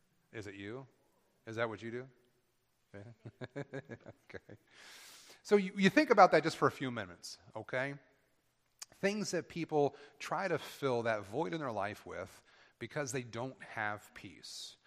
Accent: Buffalo, New York, United States; I came from Buffalo, New York. Believe me, they were just as bad.

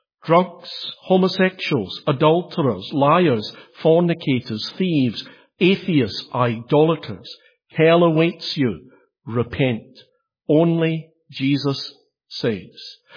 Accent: Scotland, United Kingdom; Now, as a Scot whose team will be represented in the World Cup, I'm rather glad that he'll not be playing against us.

